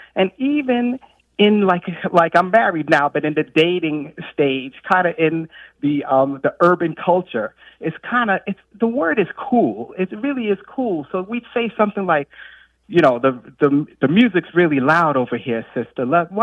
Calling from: Charleston, South Carolina, United States; Hi, hello. … from Charleston, South Carolina.

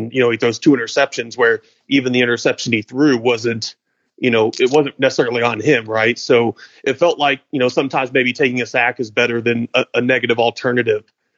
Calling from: Louisville, Kentucky, United States; So appreciate y'all taking my call. I'm calling from Louisville.

